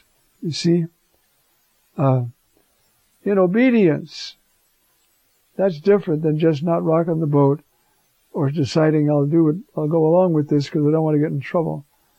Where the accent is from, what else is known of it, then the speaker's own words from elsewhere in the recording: Ireland; I'm Irish, so I can say it.